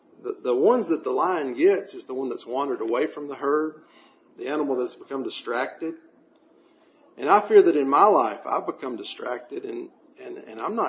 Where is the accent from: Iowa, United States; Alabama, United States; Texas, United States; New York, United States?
Alabama, United States; I'm from Alabama. Sometimes I struggle with my words.